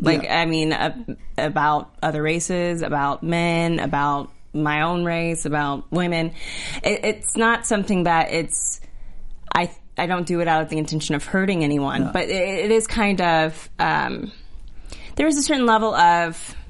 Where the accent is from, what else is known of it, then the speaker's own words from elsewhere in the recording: Texas, United States; also born or lived in Georgia; I'm from Texas and Georgia. I'm not surprised at all.